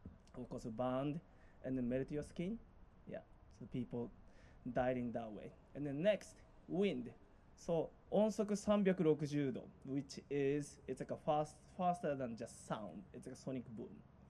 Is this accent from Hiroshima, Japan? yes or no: yes; Hiroshima, Japan; So my story is actually I was born in Hiroshima.